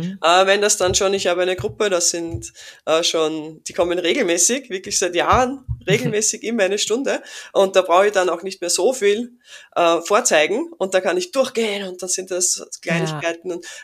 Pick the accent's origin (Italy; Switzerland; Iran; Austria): Austria; ich bin ja aus Österreich